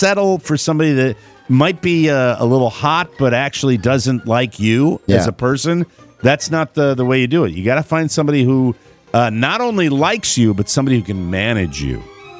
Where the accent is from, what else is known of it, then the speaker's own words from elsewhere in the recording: McLean, United States; It's good to see when someone from McLean makes it. As I grew up in McLean, too.